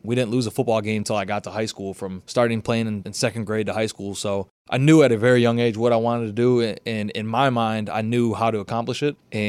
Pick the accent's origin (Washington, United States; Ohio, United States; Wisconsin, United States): Wisconsin, United States; Racine; Growing up in the state of Wisconsin, it's Badger football.